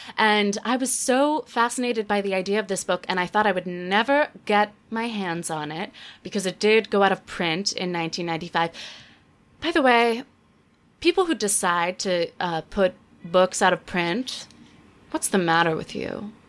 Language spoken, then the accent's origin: English; the South, United States; I mean, I grew up in the South. I grew up very middle class, but I was in a kind of a nice suburb. So I witnessed a lot of Southern prepdom